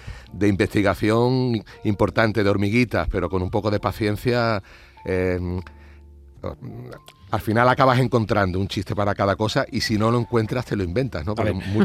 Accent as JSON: {"language": "Spanish", "town": "Alcalá de Guadaíra", "region": "Andalusia", "country": "Spain", "said": "un ilustrador de mi pueblo, de Alcalá de Guadaira"}